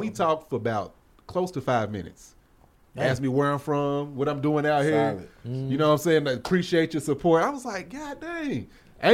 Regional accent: the South, United States; Y'all say chicken. I'm from the South.

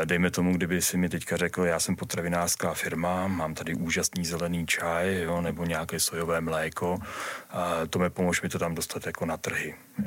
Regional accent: Germany; já jsem vyrůstal v Německu, takže v podstatě kamkoliv přijdu, tak to dřív nebo později lidi zjistí, že umím velmi dobře komunikovat s něm, jak s Němci, se Švýcary, tak i s Rakušány

